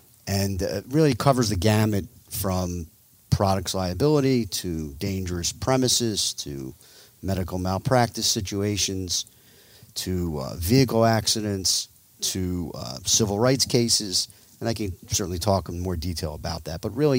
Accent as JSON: {"language": "English", "town": "Cherry Hill", "region": "New Jersey", "country": "United States", "tie": "born or raised there", "also_born_or_lived": "Michigan", "said": "So I'm from South Jersey. I grew up in Cherry Hill. I then spent 7 years at the University of Michigan."}